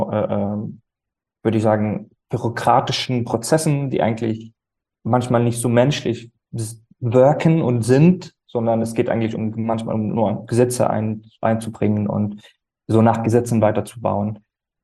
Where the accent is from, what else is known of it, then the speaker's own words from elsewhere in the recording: Syria; moved away; ich bin ursprünglich aus Syrien